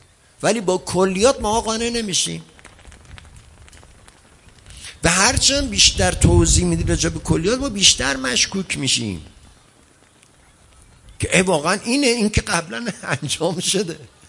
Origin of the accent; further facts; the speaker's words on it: Iran; ما مسلمون نیستیم، ما ایرانی هستیم.